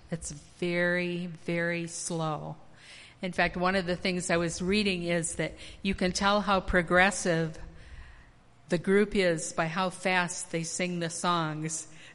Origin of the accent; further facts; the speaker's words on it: Michigan, United States; I grew up in Gratiot County, and the Mennonite kids went to school with us through the eighth grade, but then they dropped out.